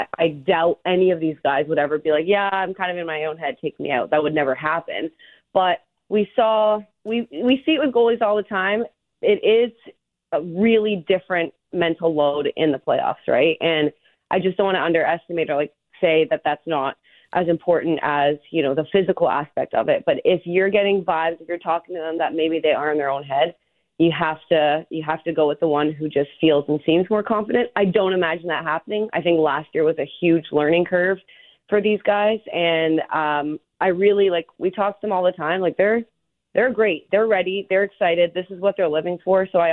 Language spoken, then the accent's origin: English; Toronto, Ontario, Canada; I'm originally from Toronto